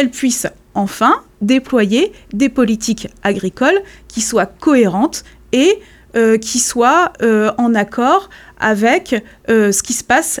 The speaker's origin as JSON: {"language": "French", "town": "Loudéac", "region": "Brittany", "country": "France", "tie": "born or raised there", "lives_now": "Pontivy, France", "said": "je viens du centre-Bretagne, je suis née à Loudéac et j'y ai grandi et je vis aujourd'hui à Pontivy."}